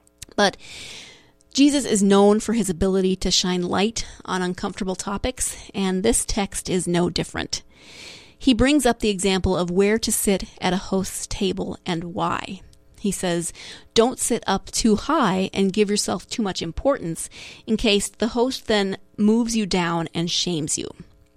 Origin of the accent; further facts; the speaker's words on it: Montana, United States; It actually, I grew up in a small town in Montana, and the county fair is held in my hometown every year.